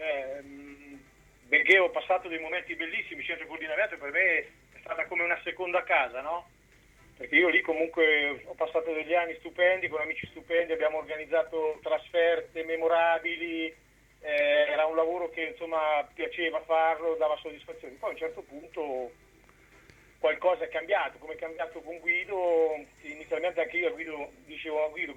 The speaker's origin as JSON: {"language": "Italian", "town": "Ancona", "region": "Marche", "country": "Italy", "said": "perché comunque io sono d'Ancona"}